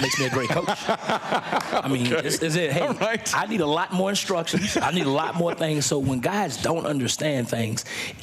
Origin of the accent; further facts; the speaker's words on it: Louisiana, United States; I'm from Louisiana where it's flat. It's kind of, you know, basic.